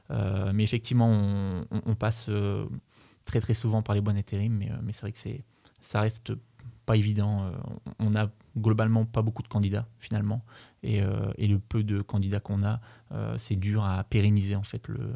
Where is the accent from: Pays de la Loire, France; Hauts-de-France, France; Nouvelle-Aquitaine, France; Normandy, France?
Hauts-de-France, France; also born or lived in Nantes area; j'ai fait un passage de 2 ans dans la région nantaise, effectivement. Mais sinon, je suis un ch'ti d'origine. Voilà, donc je suis d'une maman dunkerquoise et d'un papa lensois. Donc, moitié ch'ti et moitié flamand.